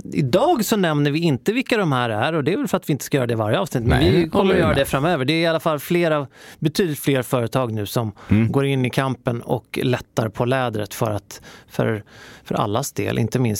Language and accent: Swedish; Stockholm, Stockholm County, Sweden; Jag som stockholmare säger beige och grå går ju i.